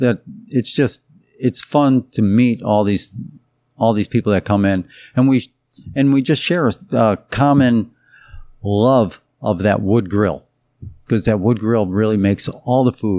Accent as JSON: {"language": "English", "town": "Chicago", "region": "Illinois", "country": "United States", "tie": "born or raised there", "said": "I played outside hockey. I grew up in Chicago, so I played hockey outside."}